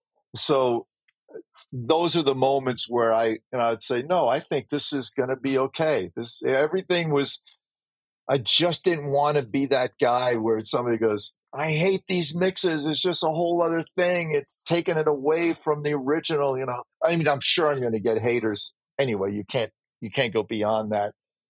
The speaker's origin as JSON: {"language": "English", "town": "New York City", "region": "New York", "country": "United States", "tie": "born or raised there", "said": "You know, of course, growing up in New York City, I understand that quite well."}